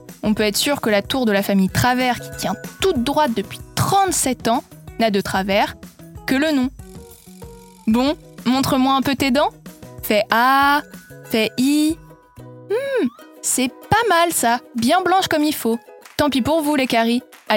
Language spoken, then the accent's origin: French; Paris, Île-de-France, France; Je suis née à Paris et j'y vis depuis toujours